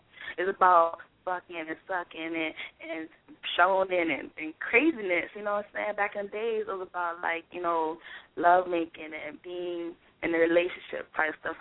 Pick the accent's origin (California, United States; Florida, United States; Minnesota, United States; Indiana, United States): Florida, United States; Miami; I'm from Miami, you know, shout out to Miami 305. I'm from Miami